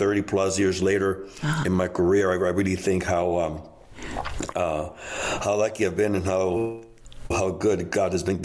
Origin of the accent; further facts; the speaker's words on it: Miami, Florida, United States; That's the way that I was raised in Miami.